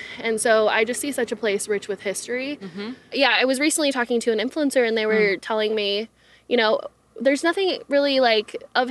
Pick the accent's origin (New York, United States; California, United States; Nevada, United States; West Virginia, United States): Nevada, United States; Las Vegas; I'm also a member of the Bishop Paiute tribe, mm-hmm. but I grew up here in Las Vegas.